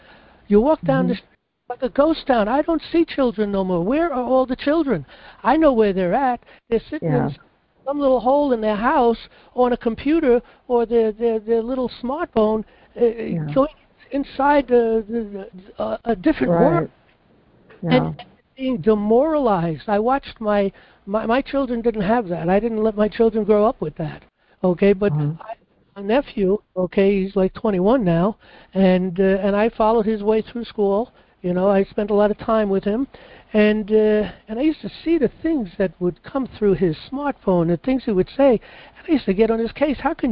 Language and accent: English; New York City, New York, United States; You know, when I was a child, I grew up in New York City, okay?